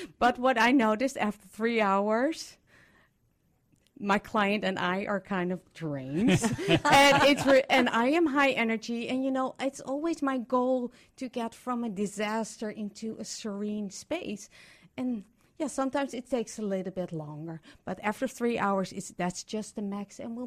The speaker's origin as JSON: {"language": "English", "town": "Amsterdam", "region": "North Holland", "country": "Netherlands", "said": "So originally I'm from Amsterdam"}